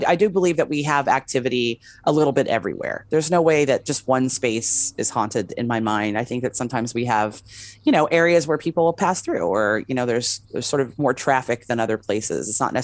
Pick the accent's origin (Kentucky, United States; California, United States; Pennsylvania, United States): California, United States; West Hollywood; now in Las Vegas, United States; I mean, I know that in Hollywood, because I'm originally from West Hollywood, I know that we have that Hollywood ghost.